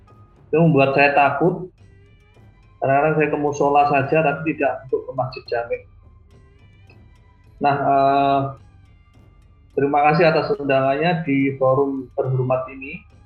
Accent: Kudus, Central Java, Indonesia; born there; Saya lahir di Kudus

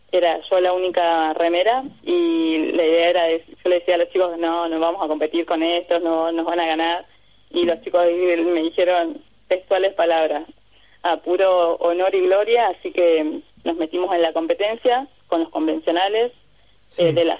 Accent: Trelew, Chubut, Argentina; Yo soy la única que soy de Trelew.

